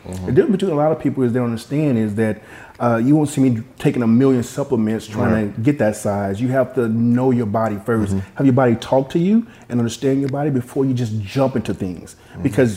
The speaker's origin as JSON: {"language": "English", "region": "Mississippi", "country": "United States", "said": "I'm from Mississippi, and that's basically where we're at because we're poor."}